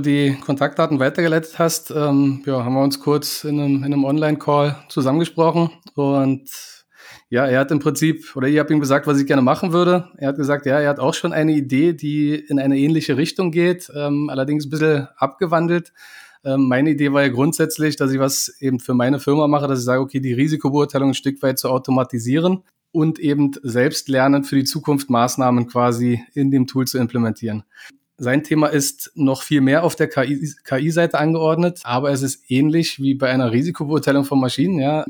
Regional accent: Berlin, Germany; moved away as an adult; also born or lived in Bavaria; now in Vienna, Austria; Ich bin gebürtig aus Bayern, bin aufgewachsen in Berlin, bin jetzt seit mittlerweile über 16 Jahren in Wien zu Hause.

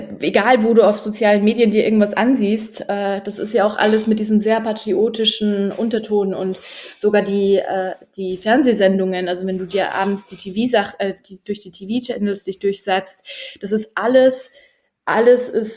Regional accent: Poland; also born or lived in Germany; ich bin auch Polin und ich weiß, wie meine polnische Regierung darüber diskutiert

